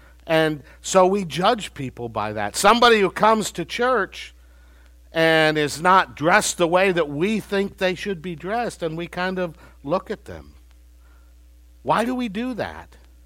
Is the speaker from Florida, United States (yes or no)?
no; Minnesota, United States; I grew up in Minnesota. Our youth groups were a lot alike.